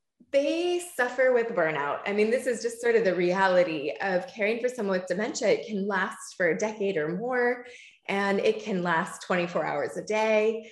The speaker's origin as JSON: {"language": "English", "region": "California", "country": "United States", "said": "California."}